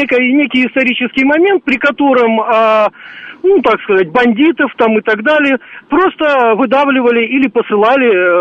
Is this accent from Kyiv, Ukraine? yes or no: yes; Kyiv, Ukraine; Дайте мне... С Киева.